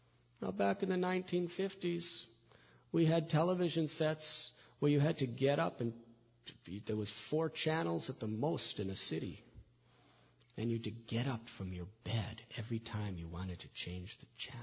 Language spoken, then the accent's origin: English; Chicago, Illinois, United States; So now, I was brought up in Chicago. The largest building was the Prudential Building.